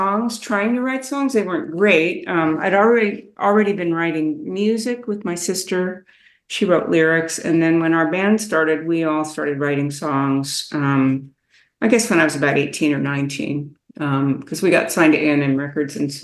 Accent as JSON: {"language": "English", "town": "Los Angeles", "region": "California", "country": "United States", "tie": "born or raised there", "said": "You know, I grew up in Los Angeles in the kind of late 60s and early 70s"}